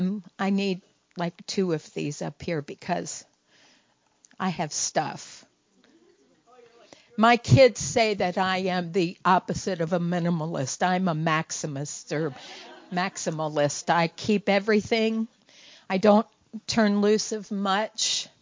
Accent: Kentucky, United States; So I'm from Kentucky, and we sang a lot.

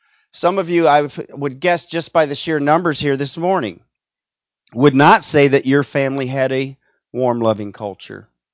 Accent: Pennsylvania, United States; also born or lived in Southern United States; And I'm from the country. I'm from Pennsylvania, northern Pennsylvania. But I spent a lot of time living down in the South.

